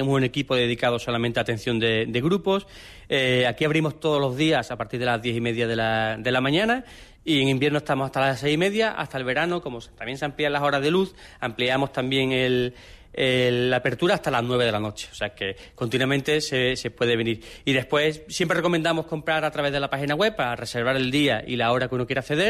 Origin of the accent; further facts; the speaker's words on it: Cádiz, Andalusia, Spain; Y bueno, yo sí, efectivamente, soy de Cádiz